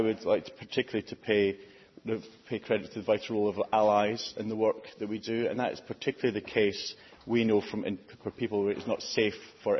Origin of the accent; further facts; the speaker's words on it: Scotland, United Kingdom; I'm from Scotland